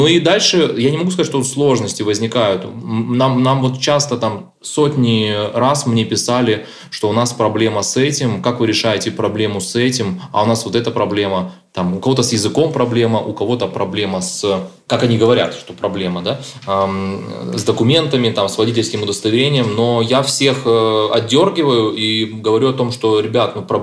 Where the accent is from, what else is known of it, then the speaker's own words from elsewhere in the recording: Russia; moved away as an adult; now in Calgary, Canada; Так как мы приехали из России, и у нас, ну, ровным счетом не было ни денег, ни активных карточек